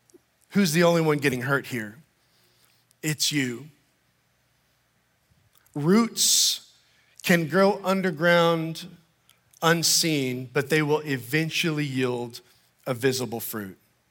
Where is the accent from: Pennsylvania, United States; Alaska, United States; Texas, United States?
Texas, United States; I grew up in Central Texas, and the holy grail of all trees was a live oak tree.